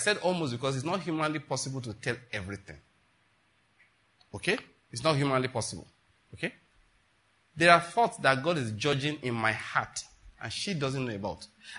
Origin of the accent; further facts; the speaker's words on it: Ondo, Nigeria; I'm from Ondo State, naturally speaking.